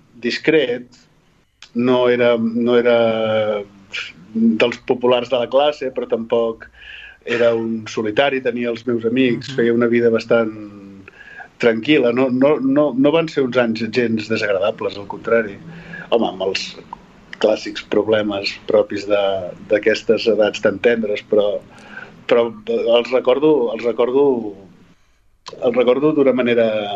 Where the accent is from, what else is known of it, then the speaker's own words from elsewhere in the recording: Sabadell, Catalonia, Spain; also born or lived in Barcelona; I efectivament no vaig néixer a Sabadell, els meus pares em van tenir a Barcelona, però va ser una circumstància molt puntual perquè de seguida vam venir a viure aquí.